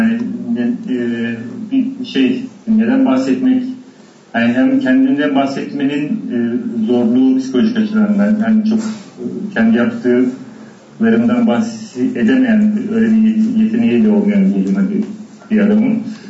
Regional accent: İzmir, Turkey; also born or lived in Muş; Muş'ta doğdum, işte babamlar falan Artvinli, işte ben İzmir'de büyüdüm, daha çok İzmir Körler Okulu'nda okudum. Liseyi falan da hep İzmir'de okudum.

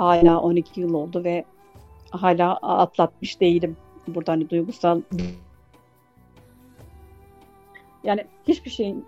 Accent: Kayseri, Turkey; also born or lived in Istanbul; Ve ben dedim ben memleketim olan Kayseri'de öğretmenlik yapacağım.

